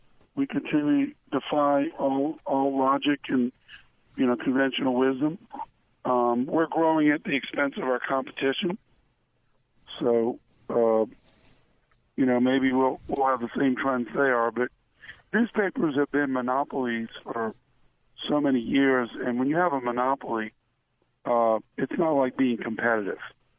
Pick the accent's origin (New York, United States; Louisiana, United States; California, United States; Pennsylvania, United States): Louisiana, United States; New Orleans; I won New Orleans in the race for governor. I'm from New Orleans.